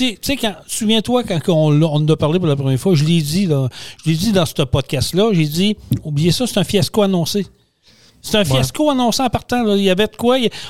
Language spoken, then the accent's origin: French; Quebec, Canada; Fait que ça, on peut encore payer en tant que Québécois.